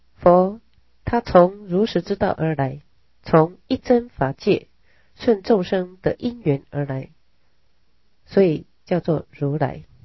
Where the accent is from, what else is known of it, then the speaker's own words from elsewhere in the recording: China; 我们中国人如果父母是超过80-90岁才过世的话，那么子女们都要高兴